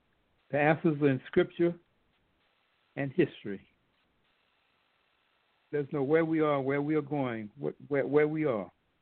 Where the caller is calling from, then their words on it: Mount Vernon, New York, United States; Yes, Professor. … calling from Mount Vernon, New York.